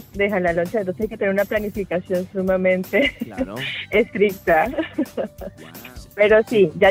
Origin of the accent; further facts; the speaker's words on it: Venezuela; now in Mexico; No, soy venezolana, somos venezolanos. Y estamos radicados aquí en México.